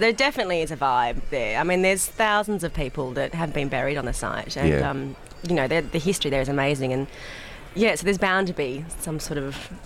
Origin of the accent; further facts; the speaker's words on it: Sydney, New South Wales, Australia; I'm from Sydney, so it was a huge surprise to me.